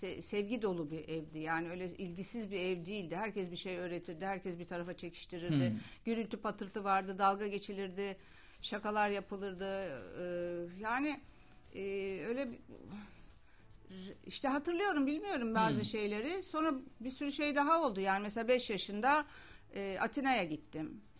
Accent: Istanbul, Turkey; also born or lived in Ankara; Ben 1,5 yaşındayken İstanbul'a. Aslında ailem İstanbul'da, o geçici bir dönem Ankara'da kalmışlar. Ben de orada doğmuşum. Onlar İstanbul'a geldiklerinde ben 1,5 yıl kadar, yani 3 yaşına kadar Ankara'da başka akrabaların yanında kalmışım.

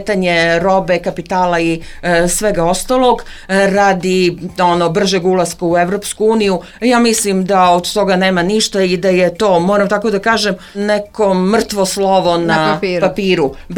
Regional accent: Kosovo; moved away; Ja sam inače sa Kosova, rođena sam tamo, živala sam tamo do 99. godine

